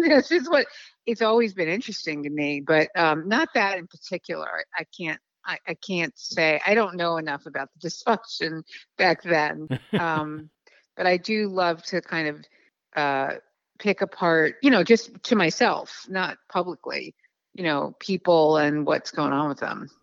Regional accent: Chicago, Illinois, United States; moved away as an adult; now in New York, United States; I honestly I do think of myself as a Chicagoan, but I've been in New York my entire adult life since I was 18.

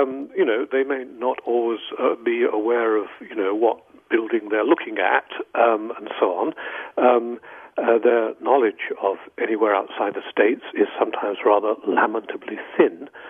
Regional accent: Manchester, North West England, United Kingdom; Actually, I don't speak standard English quite. I was born in Manchester, where there's a very, very strong local accent. So I'd be talking to you like this if I spoke in the way I spoke when I was brought up, like, you know.

